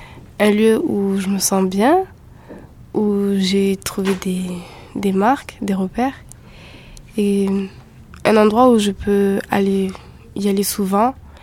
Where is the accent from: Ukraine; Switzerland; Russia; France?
France; Réunion; Je suis réunionnaise chinoise hindoue. Une jolie jeune fille de 15 ans qui va bientôt faire ses 16 ans.